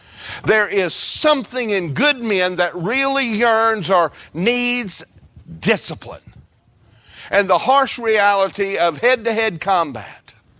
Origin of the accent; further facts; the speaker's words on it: United States; We're not exempt from this because we're American.